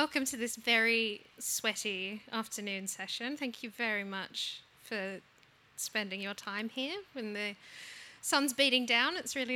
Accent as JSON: {"language": "English", "town": "Adelaide", "region": "South Australia", "country": "Australia", "said": "I'm from Adelaide."}